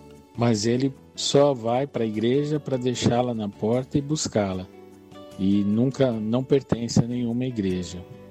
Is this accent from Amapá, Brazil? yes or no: no; Guarulhos, São Paulo, Brazil; sou de Guarulhos, pertenço à Catedral Nossa Senhora da Conceição dos Guarulhos.